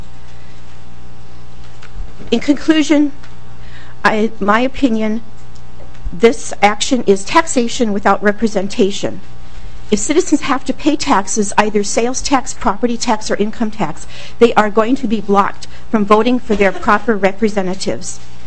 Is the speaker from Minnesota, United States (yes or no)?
yes; Minneapolis, Minnesota, United States; I am from Northeast Minneapolis.